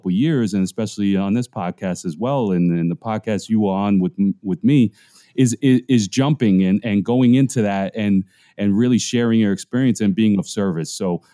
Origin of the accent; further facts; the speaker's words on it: New York City, New York, United States; being a you know, a person of Puerto Rican descent, but born and raised in the Bronx, and you know, not Puerto Rican enough for Puerto Rico and not American enough for America